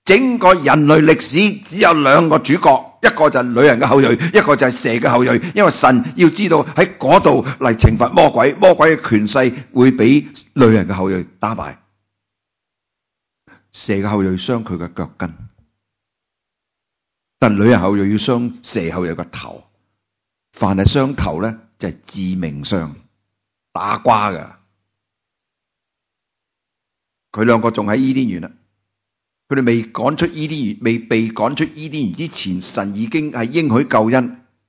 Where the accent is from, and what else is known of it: China